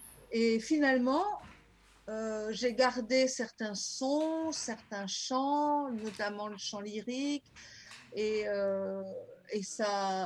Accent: France; Je suis française, j'habite à Amiens.

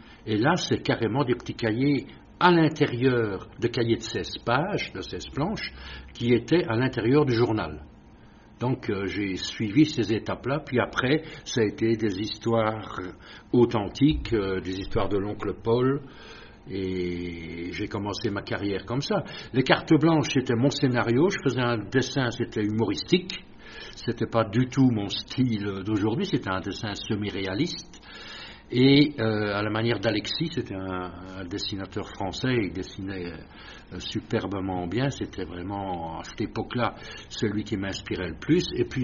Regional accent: Liège, Wallonia, Belgium; Donc, je suis né à Liège. Ça situe un peu cette époque. Ma famille est gaumaise. Mon père de Tintigny, ma mère de Jamoigne. mais mon père a eu du travail à Liège. Donc la famille s'est établie là, et j'ai fait mes études à Saint-Luc, à Liège.

